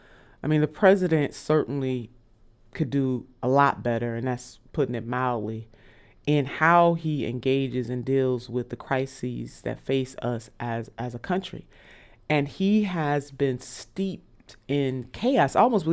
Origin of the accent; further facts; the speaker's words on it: Ohio, United States; even in my home state, our home state of Ohio